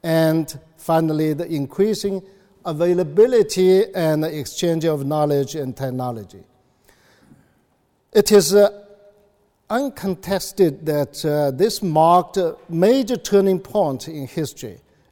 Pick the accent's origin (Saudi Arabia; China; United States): China; English is a second language; Looking at my own personal experience in my home country, China, I have gained the firm conviction